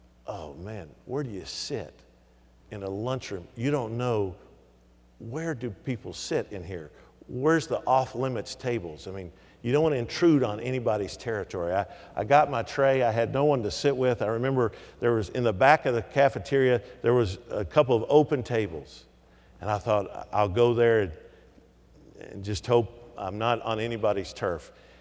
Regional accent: Kentucky, United States; moved away; were asking me questions like, did you wear shoes to school in Kentucky? And they were making fun of my accent, and I was clearly the odd guy out.

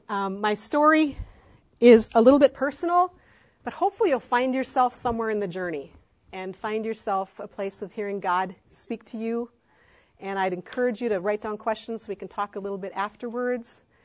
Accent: Minnesota, United States; I'm from Minnesota. I go to Bethlehem Baptist Church.

